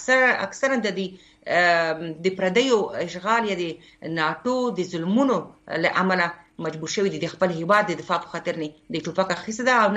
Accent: Khost, Afghanistan; زه په خپله د خوست یم،

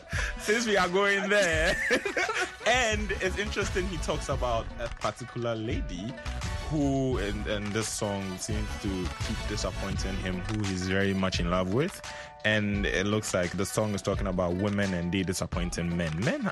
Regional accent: Ghana; Mind you, Heather is not Ghanaian. I'm the Ghanaian one.

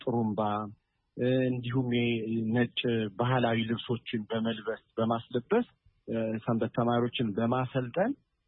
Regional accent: Addis Ababa, Ethiopia; እዚሁ አዲስ አበባ አካባቢ ነው የተወለድነው እና ያደግነው

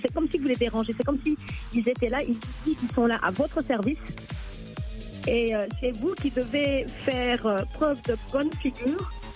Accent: DR Congo; Je suis congolaise

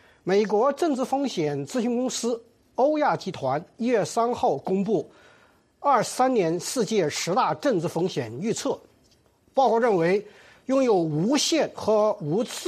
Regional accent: China; 我们中国人啊，很多中国人在网络上就留言啊

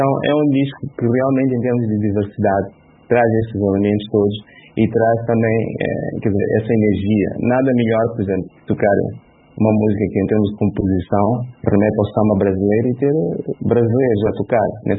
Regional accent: Mozambique; sendo moçambicano, sendo um músico africano

